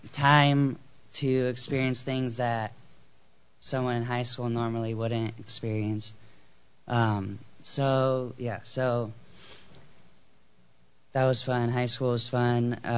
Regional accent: New York, United States; now in Los Angeles, United States; But I got sober in Los Angeles. I grew up in New York, moved from New York to LA, and then pretty much jumped into everything.

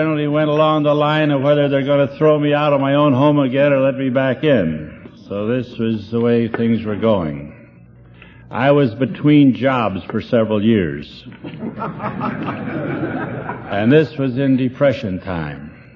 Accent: Cleveland, Ohio, United States; Cleveland was my hometown.

